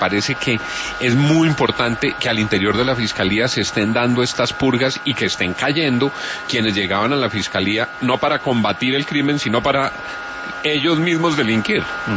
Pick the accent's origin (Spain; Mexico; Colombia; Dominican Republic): Colombia